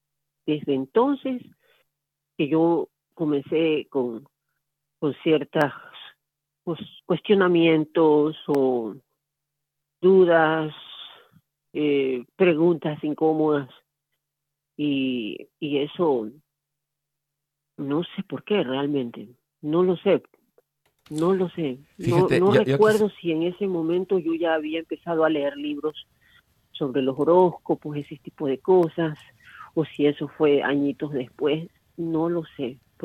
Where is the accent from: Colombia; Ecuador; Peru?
Ecuador; yo soy de Ecuador, de una familia católica